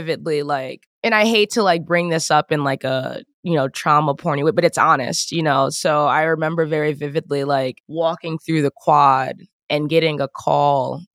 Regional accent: Waukegan, Illinois, United States; I was coming from Waukegan, I had no idea.

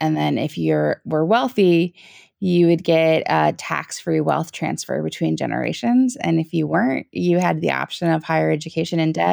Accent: New Jersey, United States; Yes, I grew up in South Jersey, and my mom was a union member who worked for the state.

